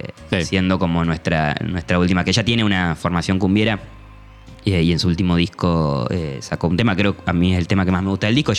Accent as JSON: {"language": "Spanish", "country": "Argentina", "said": "nosotros como argentinos lo tenemos también súper incorporado"}